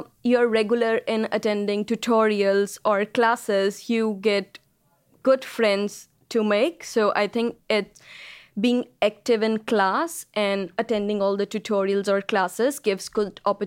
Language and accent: English; India; English is a second language; I'm from India.